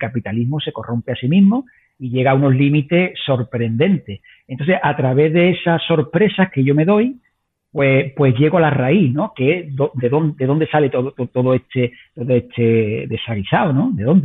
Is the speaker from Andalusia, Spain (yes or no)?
yes; Andalusia, Spain; salgo de mi pueblo, de mi pequeño pueblo, como digo, vivo al lado de Sevilla, a 30 kilómetros de Sevilla